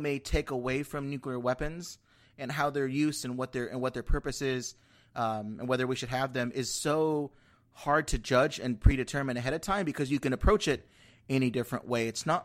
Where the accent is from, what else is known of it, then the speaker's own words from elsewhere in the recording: California, United States; now in Washington, United States; I grew up in California, right where the first two games were there.